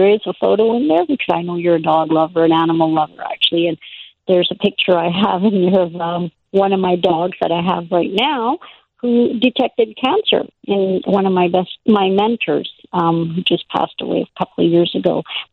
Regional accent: India; now in Canada; So then I started the process at when we came to Canada from India.

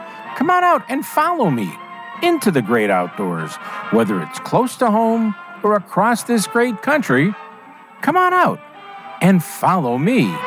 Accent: Chicago, Illinois, United States; I'm trying to talk like I'm from the South, but I'm from the South Side of Chicago.

